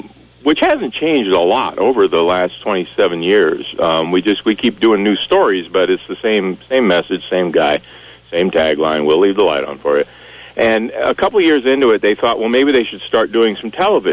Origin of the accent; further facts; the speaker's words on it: Michigan, United States; now in Vermont, United States; we came here from out west, and I grew up in Michigan, like I said, and Vermont is sort of Michigan if you kind of crumpled it up.